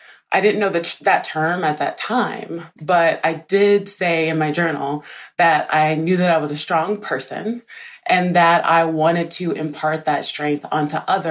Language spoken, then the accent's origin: English; Deep South, United States; I grew up in poverty in the Deep South, in a single-parent household.